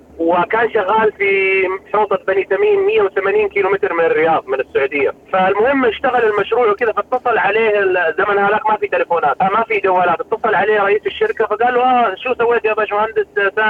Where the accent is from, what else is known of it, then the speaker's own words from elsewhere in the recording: Sudan; طبعا تبلش عندنا في السودان يعني تخلي الشيء او تتركه في الشام